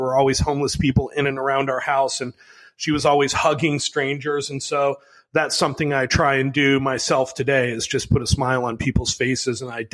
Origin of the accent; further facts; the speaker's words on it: Chicago, Illinois, United States; And so I grew up in Chicago. I was a punk kid. I was a graffiti writer.